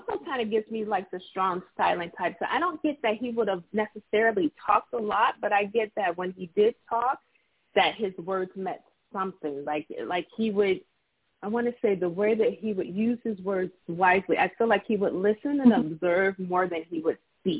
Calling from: Florida, United States; I'm calling from Florida.

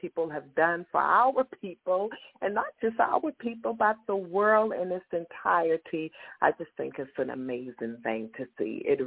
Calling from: Charleston, South Carolina, United States; I am calling from Charleston, South Carolina.

